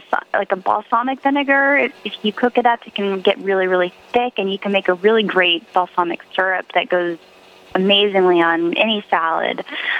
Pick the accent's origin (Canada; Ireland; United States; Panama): United States; the South; I'm from the South. I can't go vegan. I'm from the South. We don't do vegan in the South.